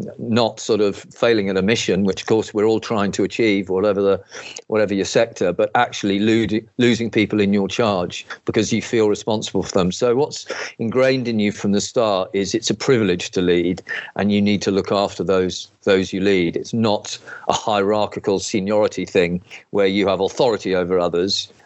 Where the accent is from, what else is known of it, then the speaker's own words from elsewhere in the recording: Cambridge, East of England, United Kingdom; when I was born and bred in Cambridge, and when I went to school in Cambridge, I found myself in leadership roles there